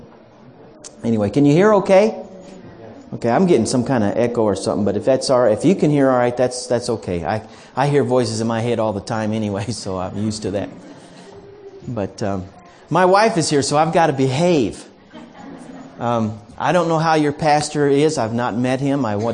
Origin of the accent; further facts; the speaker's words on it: Oklahoma, United States; also born or lived in Iowa; But anyway, I was born in Iowa. I was raised in Oklahoma. And so if I say y'all, that means you guys, okay?